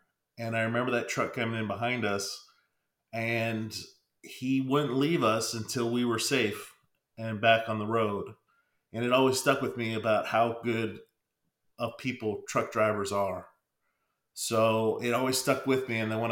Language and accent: English; Pennsylvania, United States; I'm originally from Pennsylvania. And my father drove us from Pennsylvania to California.